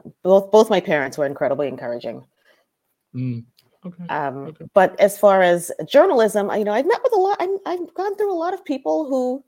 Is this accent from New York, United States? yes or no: yes; Brooklyn, New York, United States; And, she's from Brooklyn. I'm from Brooklyn.